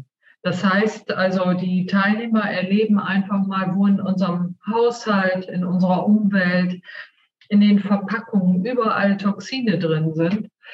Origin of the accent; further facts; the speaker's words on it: Northern Germany, Germany; Also ganz klar, ich komme aus Norddeutschland